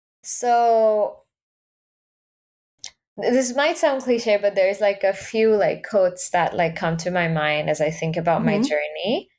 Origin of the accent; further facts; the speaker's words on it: Abbottabad, Khyber Pakhtunkhwa, Pakistan; Like I was in high school, I was in Abbottabad, my hometown. I was thinking about moving to Islamabad for my high school.